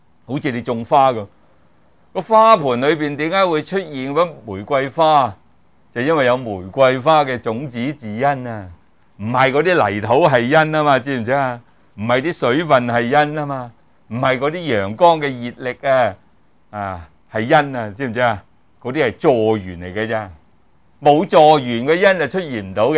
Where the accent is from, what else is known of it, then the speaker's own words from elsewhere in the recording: Hong Kong; also born or lived in Guangzhou, China; 我不是生在香港的，就我嚟讲，我生在广州嘅。啊，我阿妈咧，夹硬咧就不断去申请啊，要迁移嚟香港啊居住，咁啊终于咧我就喺香港成长嘅啫。